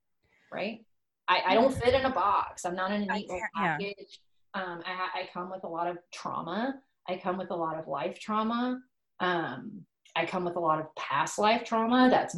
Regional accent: Southern United States, United States; I mean, I am from the South. I was raised in a, you know, Church of Christ household. My grandfather was a preacher

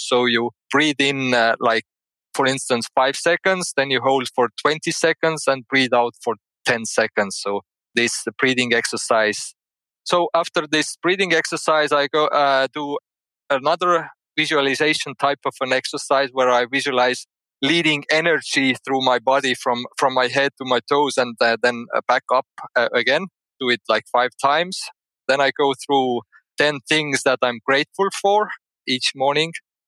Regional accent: Estonia; English is a second language; I'm from Estonia, which is the eastern part of Europe, northeast Europe, just next to Russia, which most people know.

